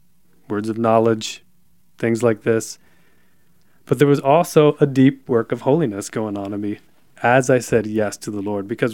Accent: United States; One was English, one was German. Obviously, I was from America.

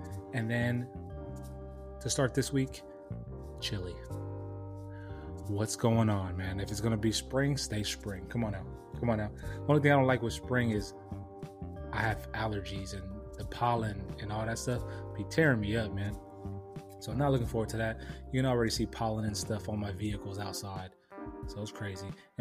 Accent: California, United States; Like, you know, my home state, California.

